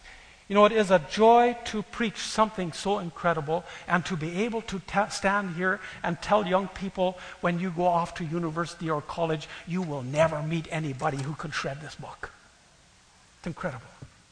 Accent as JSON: {"language": "English", "town": "La Crete", "region": "Alberta", "country": "Canada", "tie": "born or raised there", "said": "I grew up in La Crete. I've never heard stuff like this."}